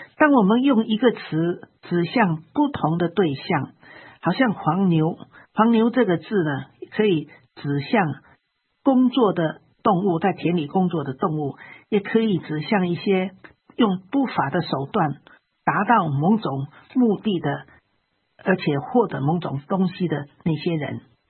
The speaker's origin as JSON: {"language": "Chinese", "country": "China", "said": "所以比方说我们中国人的人字"}